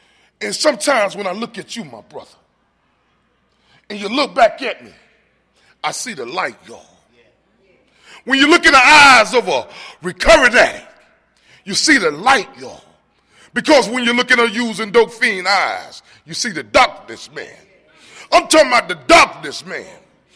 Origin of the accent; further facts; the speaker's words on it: Atlanta, Georgia, United States; I'm from Atlanta, and I'm so happy to be amongst my family.